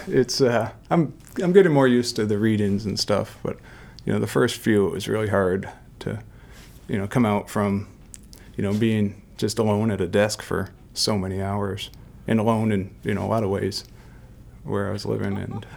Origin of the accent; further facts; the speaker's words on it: New Hampshire, United States; I grew up in New Hampshire, and it's just, I didn't really decide.